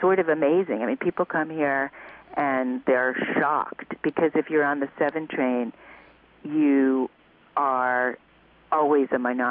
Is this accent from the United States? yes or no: yes; United States; because I grew up in America, you know, and I grew up watching TV